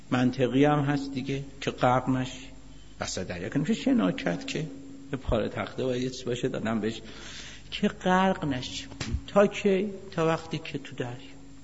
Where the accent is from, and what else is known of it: Iran